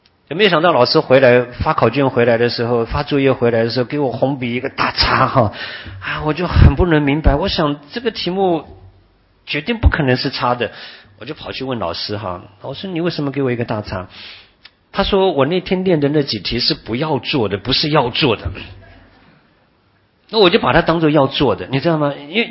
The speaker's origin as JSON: {"language": "Chinese", "country": "Taiwan", "moved": "as an adult", "lives_now": "United States", "said": "我刚来美国的时候，那是1979年哈，我在美国读研究所的时候，我第一个学期刚来啊，你知道我们从台湾来的人"}